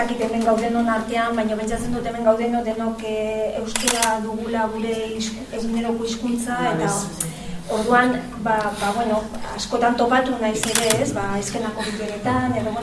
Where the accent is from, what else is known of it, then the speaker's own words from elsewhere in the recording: Basque Country, Spain; ni euskalduna naiz eta noski nik euskaraz egin nahi dut.